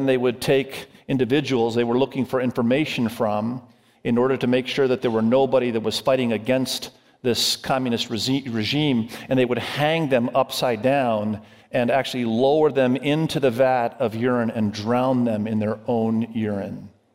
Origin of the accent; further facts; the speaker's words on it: Indonesia; moved away; Many of you know that I grew up in Indonesia. I love Asia. I love the culture. I love the language. I speak Indonesian fluently.